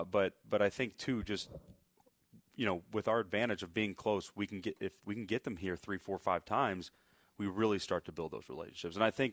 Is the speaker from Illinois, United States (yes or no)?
yes; Chicago, Illinois, United States; now in Nashville, United States; I'll never forget the first time I drove in through Nashville when I moved here. And I'm from Chicago, so I know a big city